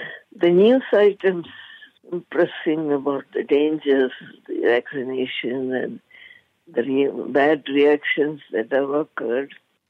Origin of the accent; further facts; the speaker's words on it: India; moved away as an adult; now in Malaysia; I was born and brought up in India. I came to Malaysia after I got married in 1962.